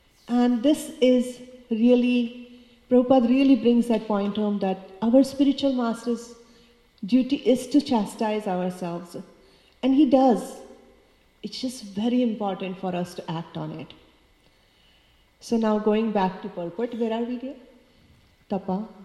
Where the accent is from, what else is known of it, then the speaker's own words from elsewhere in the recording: India; English is a second language; And I come from India. We were in a not so well-off family.